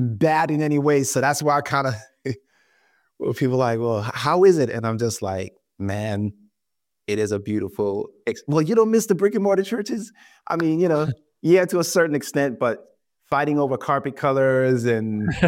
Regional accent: New York, United States; Growing up in New York, you know, you got people on every street corner, like, you know, pushing this religion, that religion.

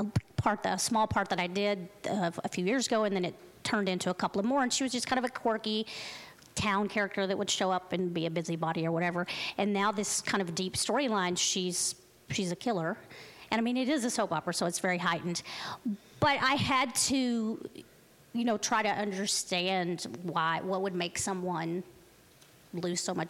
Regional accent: Texas, United States; now in Los Angeles, United States; And to say, oh, I'm a proud Christian and I'm a Texan, that can scare people here in LA, you know.

